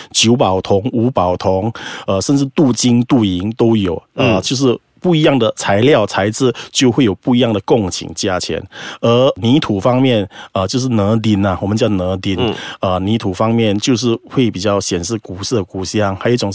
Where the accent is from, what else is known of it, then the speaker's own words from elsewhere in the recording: Malacca, Malaysia; 我来自马六甲。